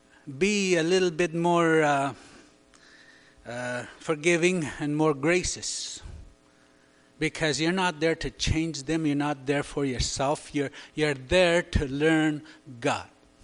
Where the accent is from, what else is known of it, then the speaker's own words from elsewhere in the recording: Garden Hill, Manitoba, Canada; I was brought up in the Garden Hill, Manitoba, which is an isolated reserve in Manitoba. And that's where I grew up in the church, and my native elders, they taught me.